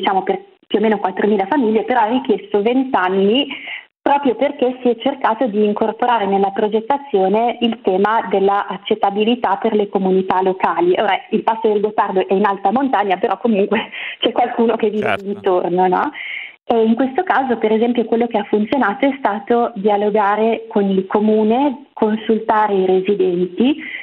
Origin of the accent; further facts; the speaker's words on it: Friuli-Venezia Giulia, Italy; Per esempio, io originariamente sono friulana, nella mia regione